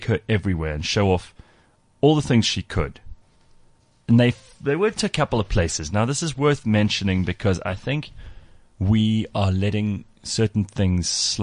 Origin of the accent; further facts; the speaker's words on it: South Africa; I'm South African born and bred, and I learned nothing at any of these museums.